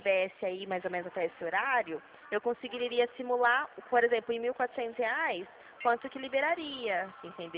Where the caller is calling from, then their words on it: Dracena, São Paulo, Brazil; Ah, sim, eu falo daqui de Dracena, bem mais no interior de São Paulo.